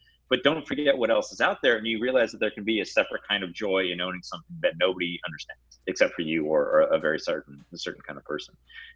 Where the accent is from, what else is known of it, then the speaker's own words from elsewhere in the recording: Rochester, New York, United States; I'm from Rochester, but, you know, after Rochester, I would say it was my second home.